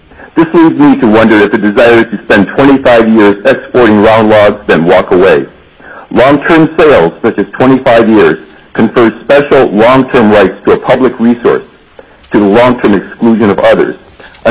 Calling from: Gustavus, Alaska, United States; I'm calling from Gustavus.

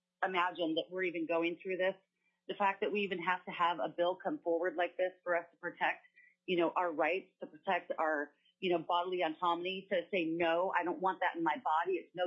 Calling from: Fairbanks, Alaska, United States; I'm calling from Fairbanks, Alaska, and I support SB 156

